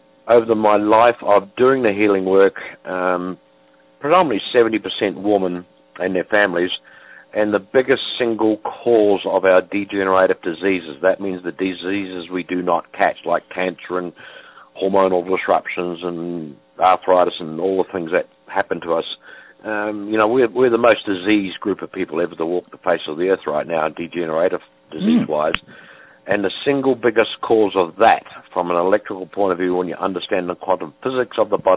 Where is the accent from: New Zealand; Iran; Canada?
New Zealand; born from Swiss immigrant parents into New Zealand, so my bloodline is 100% Swiss, but a Kiwi through and through, born and raised in New Zealand, in rural agriculture on a farm